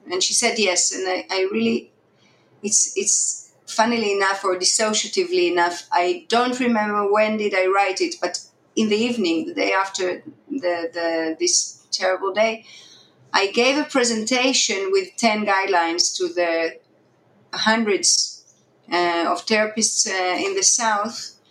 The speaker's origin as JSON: {"language": "English", "country": "Israel", "tie": "born or raised there", "said": "I was raised in Israel, so the day comes every now and then."}